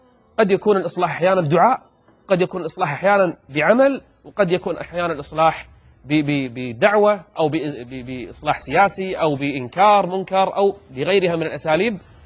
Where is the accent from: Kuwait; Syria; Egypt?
Kuwait; هذا كل واحد اللي بيقوله بقلبه أنا كويتي